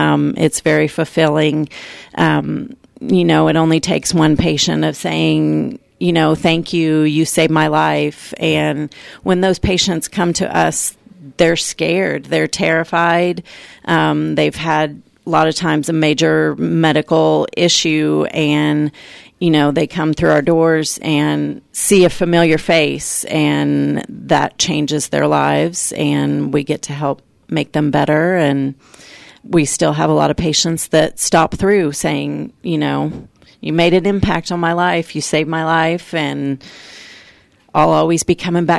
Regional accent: Emporia, Kansas, United States; I grew up in the Emporia area.

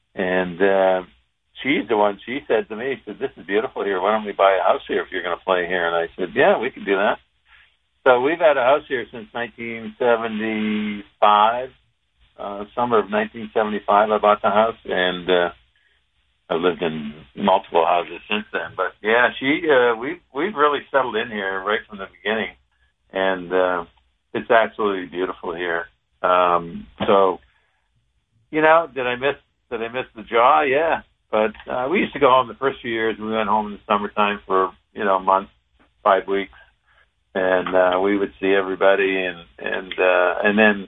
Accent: Moose Jaw, Saskatchewan, Canada; You know, Regina was the big city to me back in Saskatchewan, you know, growing up in Moose Jaw.

